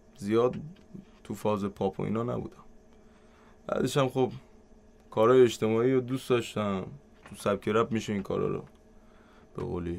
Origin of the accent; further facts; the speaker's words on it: Abadan, Khuzestan, Iran; بچه آبادان.